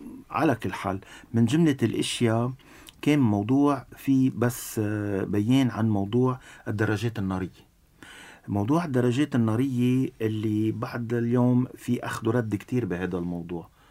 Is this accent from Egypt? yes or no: no; Lebanon